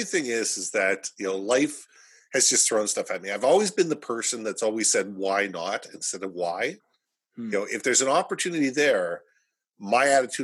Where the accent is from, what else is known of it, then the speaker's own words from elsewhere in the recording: Vancouver, British Columbia, Canada; also born or lived in Minneapolis, United States; I lived in Vancouver most of my life. I was born in Minneapolis, moved to Vancouver in 74, but I've lived in Victoria, I've lived in California, I've lived in New York, I've lived in Toronto, and I've lived in Israel.